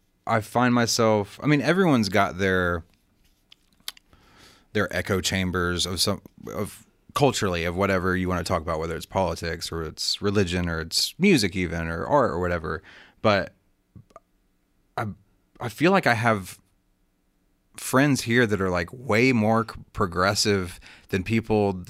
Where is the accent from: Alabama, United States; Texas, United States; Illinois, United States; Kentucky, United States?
Alabama, United States; Birmingham; also born or lived in Missouri; I mean, I've lived here most of my life. I mean, I say I'm from Birmingham. I don't say I'm from Missouri